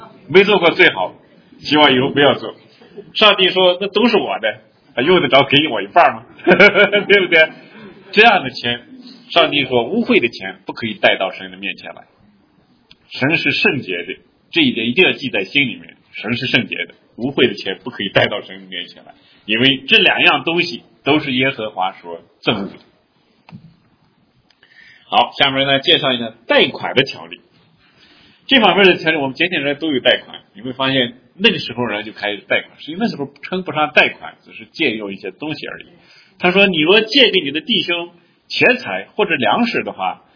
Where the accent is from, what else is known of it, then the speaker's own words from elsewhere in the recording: China; 我们中国人不会在乎